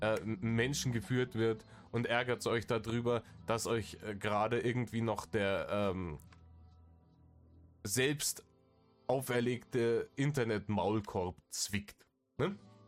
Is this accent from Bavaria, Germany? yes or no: yes; Bavaria, Germany; aber bei uns in Bayern ist bombastisches Wetter angesagt für dieses Wochenende.